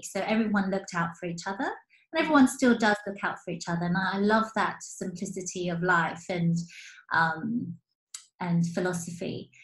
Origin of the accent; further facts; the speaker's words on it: South Africa; now in London, United Kingdom; So yeah, it was really fun times in South Africa. But then we moved from South Africa in 1989 to move to London. And this time we didn't end up in a farm, but we ended up in North London.